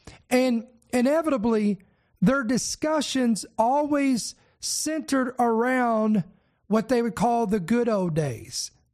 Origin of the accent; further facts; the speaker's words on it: Shepherdsville, Kentucky, United States; also born or lived in Louisville; I was born in Louisville, Kentucky, but then we moved out to a place called Shepherdsville, Kentucky. Very small town.